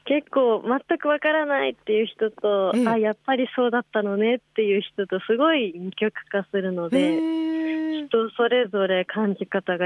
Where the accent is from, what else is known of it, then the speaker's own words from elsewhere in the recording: Hokkaido, Japan; 基本的には地元北海道を中心に活動しております。本当は本日もそちらに直接伺いたかったんですけれど、はい、雪降る北海道からよろしくお願いいたします。